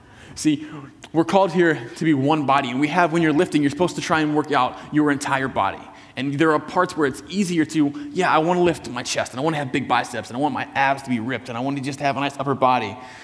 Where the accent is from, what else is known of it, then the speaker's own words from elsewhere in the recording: Virginia, United States; I grew up driving in Northern Virginia. It's a very chaotic driving experience.